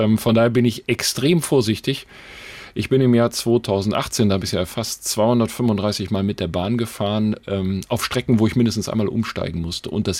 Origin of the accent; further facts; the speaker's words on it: North Rhine-Westphalia, Germany; Früher, ich komme aus dem Ruhrgebiet, haben wir natürlich noch mit Kohle und Briketts geheizt.